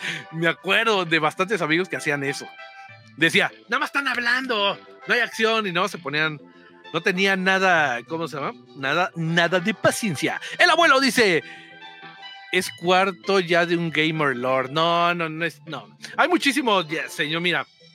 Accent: Mexico City, Mexico; born there; yo nací en la Ciudad de México y ahorita estamos radicando en la Ciudad del Pecado.

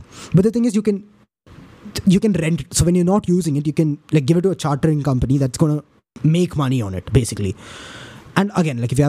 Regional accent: Kerala, India; Like, bro, I'm from Kerala.

